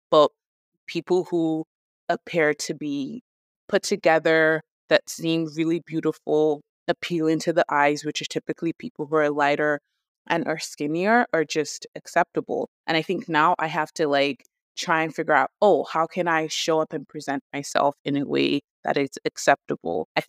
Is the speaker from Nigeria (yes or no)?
yes; Nigeria; accent: Nigerian; if I am like speaking in my Nigerian accent, even when I'm being very articulate with what I'm saying